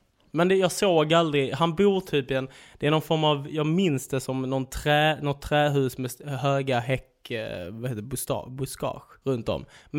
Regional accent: Holmeja, Skåne, Sweden; jag är uppväxt i Holmeja, Svedala, Skåneland.

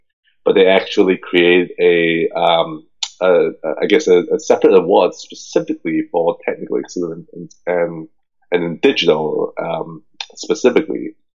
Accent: Hong Kong; for me, I growing up in Hong Kong, I had no idea what I wanted to be or who I am, who I was even.

